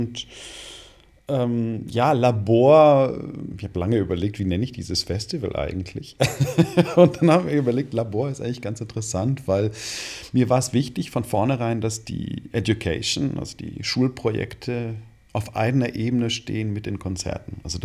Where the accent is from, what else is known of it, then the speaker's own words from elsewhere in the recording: Jungingen, Baden-Württemberg, Germany; Also ich komme da ursprünglich aus der Ecke, da bin ich auf dem Land aufgewachsen, auf der Schwäbischen Alb. ich sage mal, in Jungingen, bei Hechingen, bei Tübingen, bei Stuttgart. Und also in Hechingen bin ich dann zur Schule gegangen